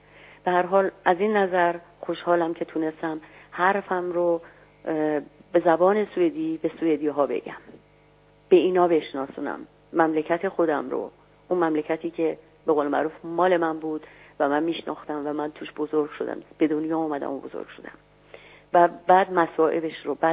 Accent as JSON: {"language": "Persian", "country": "Iran", "said": "من هیچ وقت در طی تمام این سالها هر جای دنیا که رفتم هیچ گونه شرمی نداشتم که بگم من ایرانی هستم. البته من نمیگم من ایرانی هستم، میگم من از پرشیا هستم،"}